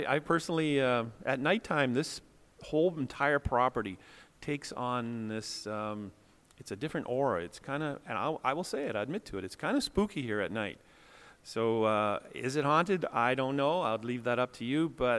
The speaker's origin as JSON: {"language": "English", "region": "Ontario", "country": "Canada", "tie": "born or raised there", "said": "I'm from Toronto, Ontario, just outside of Toronto, and my dad had sold his bakery way back in the late early 70s, and he bought a golf course. So I grew up on a golf course"}